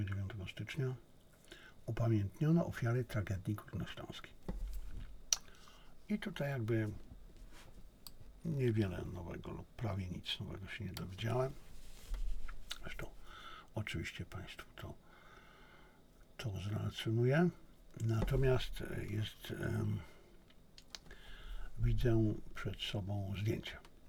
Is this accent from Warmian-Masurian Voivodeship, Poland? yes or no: no; Silesian Voivodeship, Poland; ja jestem urodzony i wychowany jako Ślązak, a to ja jestem człowiekiem, który doskonale czuje pogranicze